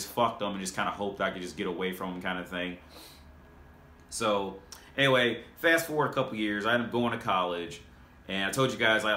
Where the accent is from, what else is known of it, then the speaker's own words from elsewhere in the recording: Ohio, United States; I'm from Ohio, and this is in Dayton, Ohio, where I was going to school.